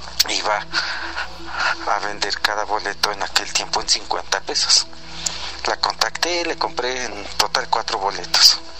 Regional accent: Real del Monte, Hidalgo, Mexico; de Real del Monte.

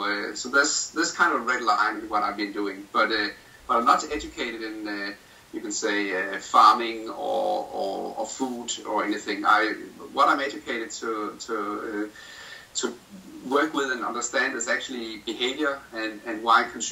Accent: Denmark; Yes, I am from Denmark and working from Denmark.

